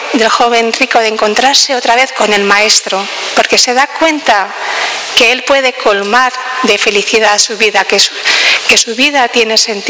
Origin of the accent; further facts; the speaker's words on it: Torrejón, Community of Madrid, Spain; yo también aquí estoy muy contenta de estar aquí en Torrejón, en mi pueblo